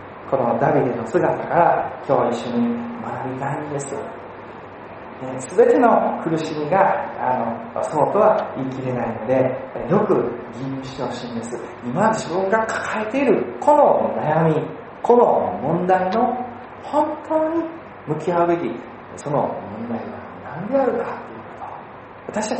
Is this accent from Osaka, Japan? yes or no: yes; Osaka, Japan; 僕は高校生までその大阪にいたんですね。それでクリスチャンホームの家庭に生まれ育って